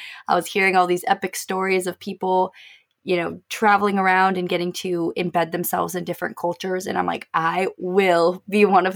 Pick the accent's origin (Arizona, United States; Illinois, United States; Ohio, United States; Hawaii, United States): Arizona, United States; I was born and raised in Arizona. And, you know, no hate to Arizona, but I've lived here my whole life.